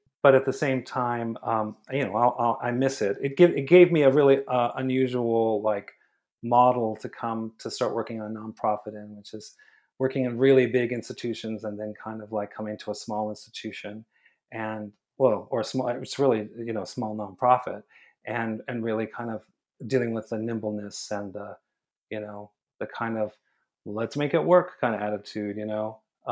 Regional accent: Los Angeles, California, United States; And I grew up in Los Angeles.

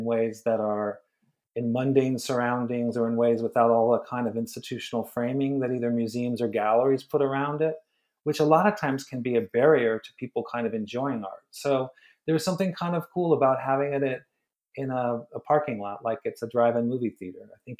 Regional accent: Los Angeles, California, United States; I grew up in Los Angeles.

